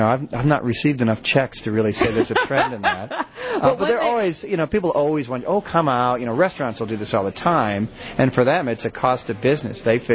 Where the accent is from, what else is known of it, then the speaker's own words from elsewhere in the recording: Chicago, Illinois, United States; now in Denver, United States; I mean, when I grew up in Chicago, you played the Holy Trinity.